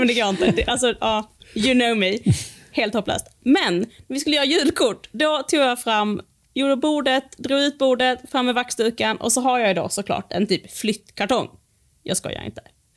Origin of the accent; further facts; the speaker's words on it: Skåne, Sweden; Så jag satt faktiskt hemma i Skåne i oktober. Det var nästan ett halvår innan vi köpte hus här.